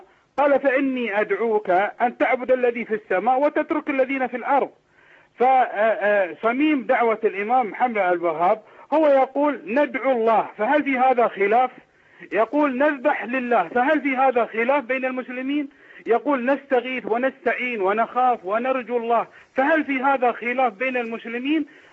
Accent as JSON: {"language": "Arabic", "country": "Bahrain", "said": "عندنا في البحرين"}